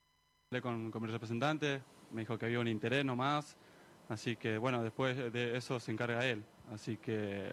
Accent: Mendoza, Argentina; now in Buenos Aires, Argentina; tengo toda la familia acá, uno ya, soy de Mendoza, pero bueno, ya a mi señora la conocí acá en Buenos Aires, tengo 2 hijos

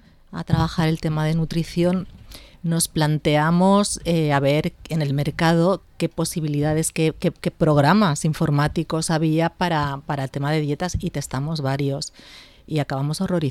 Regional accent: Spain; somos españoles, nos gusta celebrar las cosas comiendo

